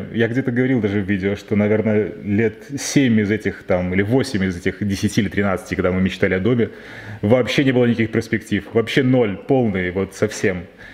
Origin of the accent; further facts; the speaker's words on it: Minsk, Belarus; Я из Минска.